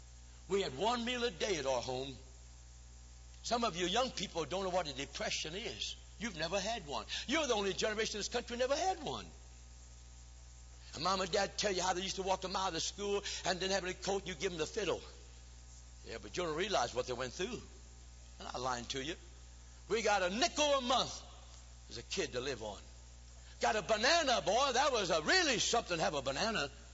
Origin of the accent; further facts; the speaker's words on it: East St. Louis, Illinois, United States; See, I was brought up in East St. Louis, Illinois.